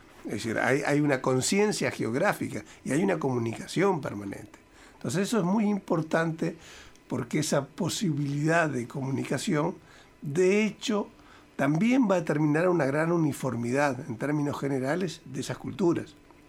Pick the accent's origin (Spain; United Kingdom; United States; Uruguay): Uruguay; los montevideanos somos diferentes de los de Canelones. Pero el que lo mira desde la Argentina, simplemente, todos somos uruguayos.